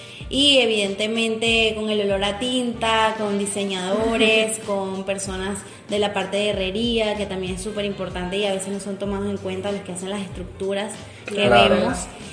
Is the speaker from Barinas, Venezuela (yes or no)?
no; Valle de la Pascua, Guárico, Venezuela; moved away as an adult; now in Maracay, Venezuela; 10 años aquí en Maracay, mucho tiempo estudiando y trabajando y ya viviendo acá y haciendo mi vida, pero no olvido mis raíces ni de donde nací, que es en Valle de la Pascua, donde me crié, donde hice mis primeros estudios académicos